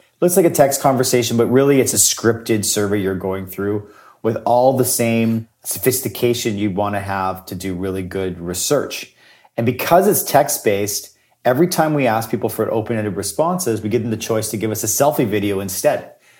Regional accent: Winnipeg, Manitoba, Canada; And just so you know, I am from Winnipeg and I do like cats.

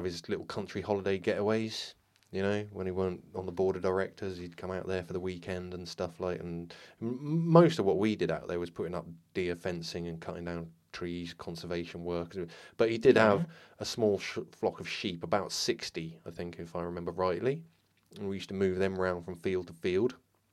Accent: Ludlow, West Midlands, United Kingdom; From where I grew up in South Shropshire, called a little town called Ludlow.

